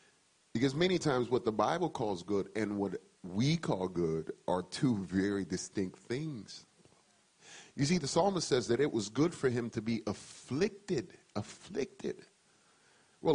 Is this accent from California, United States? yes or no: no; New York City, New York, United States; Good is shooting unwelcomed critters growing up in New York City.